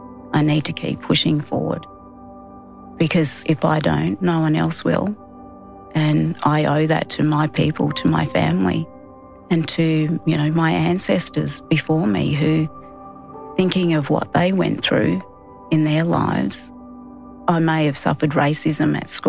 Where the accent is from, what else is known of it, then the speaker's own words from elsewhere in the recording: Adelaide, South Australia, Australia; growing up in Adelaide, it was pretty tough. You know, I grew up in the community with my family. My mum and dad separated when I was about 3 years old. So I grew up with my mum, who's Aboriginal. My dad's Dutch. So I grew up around my Aboriginal family